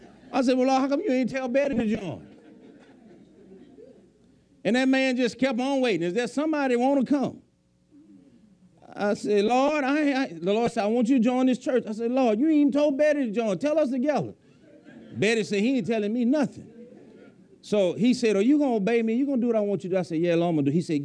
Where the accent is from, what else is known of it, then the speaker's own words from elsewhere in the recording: Louisiana, United States; I'm from Louisiana, I'm here for the summer.